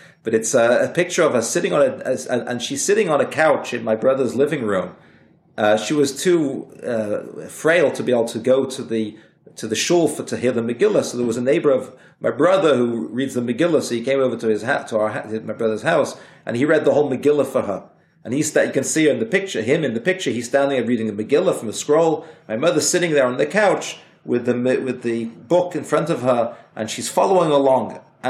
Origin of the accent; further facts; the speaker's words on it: Liverpool, North West England, United Kingdom; Growing up in Liverpool, living in Liverpool